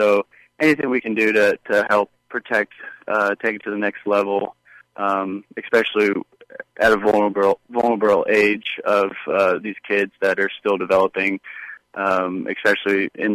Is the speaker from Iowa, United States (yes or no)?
no; Vero Beach, Florida, United States; I grew up in Vero Beach. I came to a lot of games over here